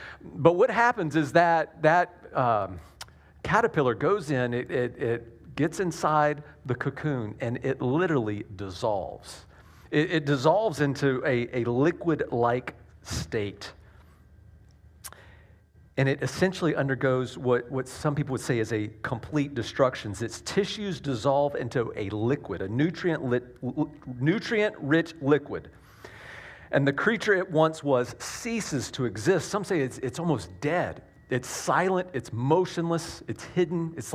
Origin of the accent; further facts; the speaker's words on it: the South, United States; accent: Southern; my southern accent comes out when I say wheels or will.